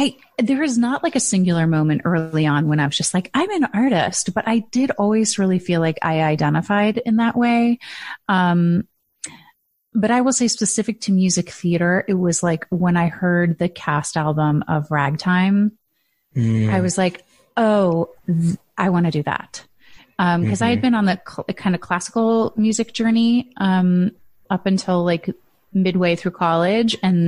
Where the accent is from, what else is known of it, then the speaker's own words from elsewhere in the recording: Midwest, United States; I'm from the Midwest, you know, I'm hardy.